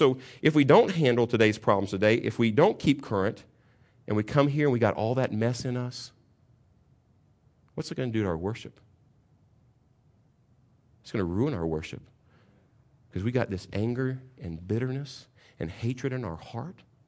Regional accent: Kentucky, United States; We could never have a conflict. We're from Kentucky.

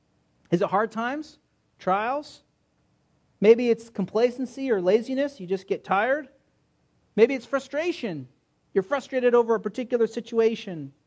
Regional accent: California, United States; we lived in Los Angeles for quite a while. I grew up in California

